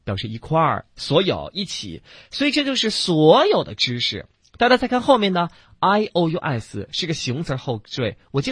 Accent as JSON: {"language": "Chinese", "country": "China", "said": "就我们中国人啊，大家知道，他医学上评判说你死没死、活没活，好像就是心脏它蹦蹦蹦。"}